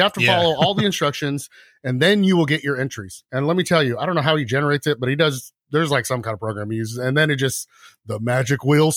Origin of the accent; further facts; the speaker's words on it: Bakersfield, California, United States; We'd go to competitions, but we're from Bakersfield. So it's not like it's LA, but we're from Bakersfield.